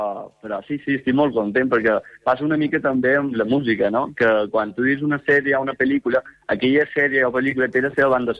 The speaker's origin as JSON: {"language": "Catalan", "town": "Sant Jordi", "region": "Balearic Islands", "country": "Spain", "tie": "born or raised there", "said": "Jo estic visquent al centre, però sempre he estat d'un poble, de Sant Jordi, de tota la vida."}